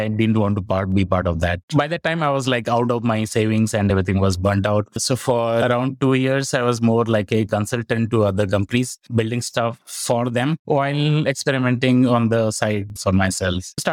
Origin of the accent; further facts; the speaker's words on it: India; I'm originally from India and India is growing as a big market